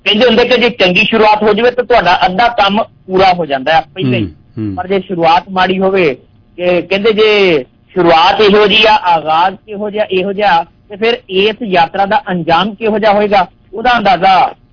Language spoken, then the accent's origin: Punjabi; Punjab, India; ਦੁਆਬੇ ਵਾਲਿਆਂ ਨੂੰ ਮਾਫ ਕਰਨਾ, ਮੈਂ ਵੀ ਦੁਆਬੇ ਦਾ ਹੀ ਹਾਂ, ਪਰ ਦੁਆਬੇ ਵਾਲੇ ਸੁੱਖ ਰਹਿਣੇ ਹੋਏ ਹੋਏ ਆ।